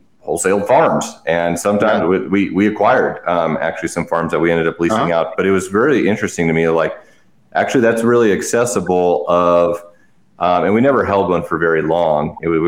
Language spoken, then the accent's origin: English; Wyoming, United States; I come from a farming and ranching background in my family. I'm from Wyoming.